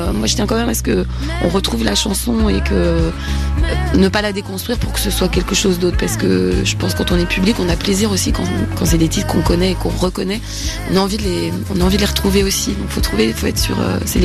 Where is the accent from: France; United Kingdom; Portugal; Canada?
United Kingdom; accent: English; j'ai un accent anglais qui explique pourquoi j'ai un peu limité ma carrière internationale.